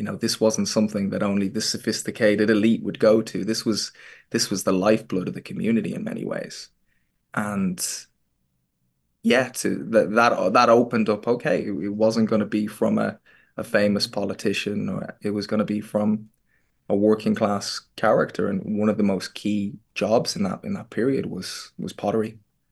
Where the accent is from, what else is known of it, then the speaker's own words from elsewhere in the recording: Dublin, Leinster, Ireland; it was like someone I grew up with in Dublin.